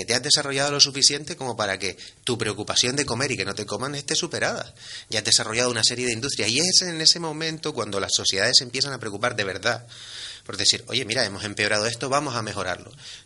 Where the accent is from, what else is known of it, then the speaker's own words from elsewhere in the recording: Firgas, Canary Islands, Spain; no veo el agua Firga, que es de donde soy yo.